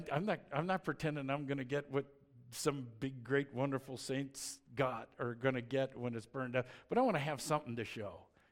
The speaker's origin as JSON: {"language": "English", "town": "Boulder", "region": "Colorado", "country": "United States", "tie": "born or raised there", "said": "I'm hoping to be mayor of Boulder. My hometown."}